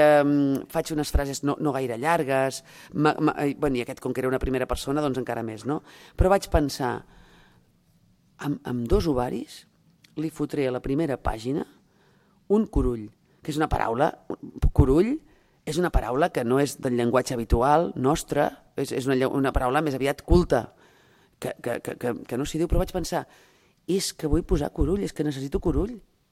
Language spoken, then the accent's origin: Catalan; Catalonia, Spain; jo sóc del Vallès Oriental